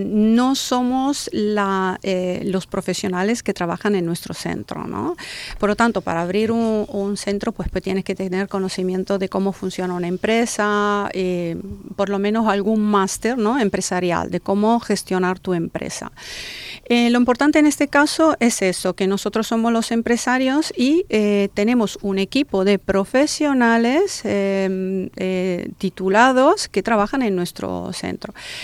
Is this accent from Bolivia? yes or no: no; Italy; Spanish is a second language; now in Alicante, Spain; tanto yo como mi socio somos los fundadores y somos italianos.